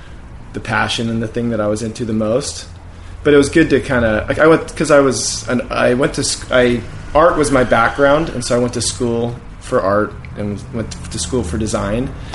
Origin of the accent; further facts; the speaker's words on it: Orange, California, United States; So I grew up in Orange, city of Orange, which is like 30 minutes from the beach.